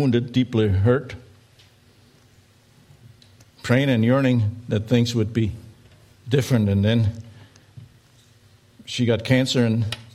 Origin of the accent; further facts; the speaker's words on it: Germany; Most of you know that I was born and raised in Germany.